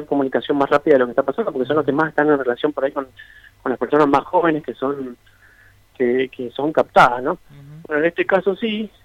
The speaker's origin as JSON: {"language": "Spanish", "town": "Lavalle", "region": "Mendoza", "country": "Argentina", "said": "yo soy de La Valle también, por eso también me parece sumamente importante, porque vivo lo que va pasando día a día"}